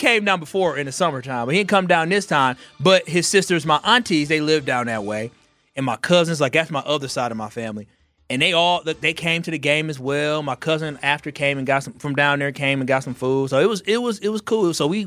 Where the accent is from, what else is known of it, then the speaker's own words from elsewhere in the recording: Wisconsin, United States; but I'm from Wisconsin. I'm a Packer fan.